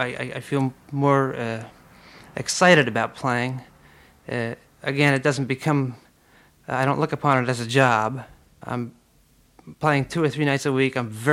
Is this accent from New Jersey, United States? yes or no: yes; Trenton, New Jersey, United States; I grew up in an urban area. I'm from Trenton, New Jersey. Joined the Musicians Union at about 12 years old